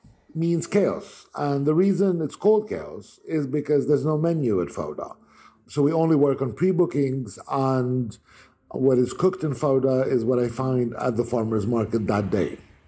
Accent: Bethlehem, West Bank, Palestine; So I grew up in Bethlehem, but I went to the French school in Jerusalem.

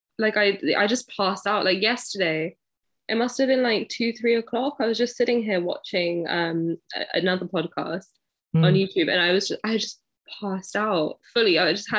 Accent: London, United Kingdom; I'm from London. I'm 22, almost 23 next week.

